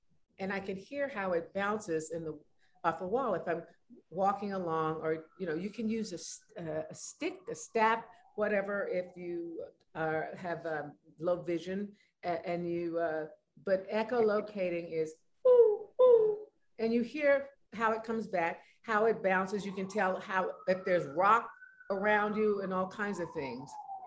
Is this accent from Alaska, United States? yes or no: no; California, United States; but being a Californian, we just get things, we're closer to farms.